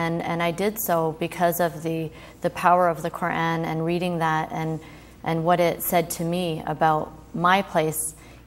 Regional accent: Canada; where I grew up in Canada.

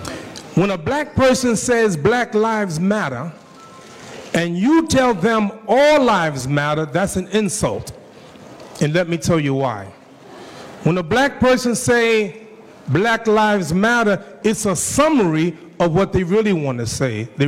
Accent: United States; born there; I was born here in America, so I am an American.

